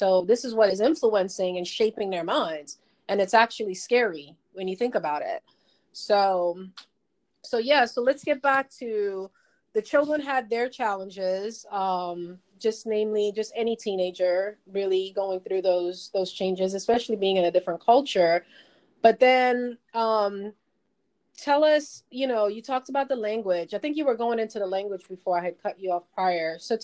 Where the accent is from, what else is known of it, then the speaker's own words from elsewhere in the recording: Trinidad & Tobago; moved away as an adult; also born or lived in New York, United States; I grew up in Trinidad. I was born in New York, but I grew up in Trinidad. And so all the way up to high school